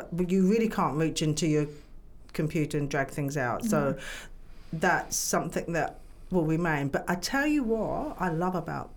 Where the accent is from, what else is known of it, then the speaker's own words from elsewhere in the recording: United Kingdom; Everybody knows I'm British. A British sense of humour.